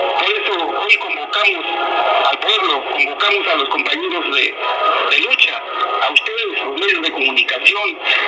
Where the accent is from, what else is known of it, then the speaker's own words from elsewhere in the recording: Mexico; first language Mazatec; Spanish is a second language; soy un indígena mazateco, hablo mejor mi lengua materna, no puedo hablar muy bien el español